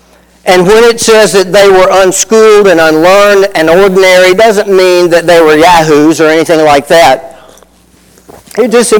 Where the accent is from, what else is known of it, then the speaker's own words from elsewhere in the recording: the South, United States; accent: southern; I grew up in the South. I have people saying to me sometimes, well, where are you from in the South? They recognize that. Mine's not quite as pronounced as Jeannie's is